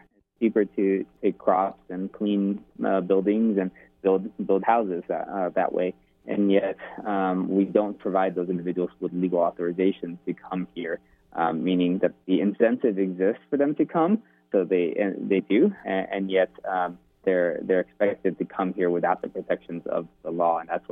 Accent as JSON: {"language": "English", "country": "United States", "tie": "born there", "said": "A big part of why I'm in the United States, I was born in the United States, is through family ties."}